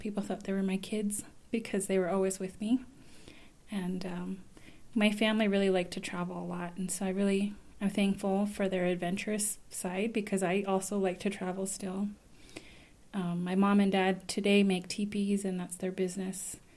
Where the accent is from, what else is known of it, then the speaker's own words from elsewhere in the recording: Waterflow, New Mexico, United States; I grew up in Waterflow, New Mexico with my mom and my stepdad, and we have your typical blended family.